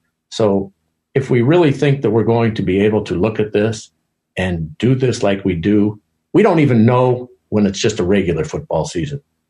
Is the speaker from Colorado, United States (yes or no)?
yes; Denver, Colorado, United States; When I was a little boy, I grew up in Denver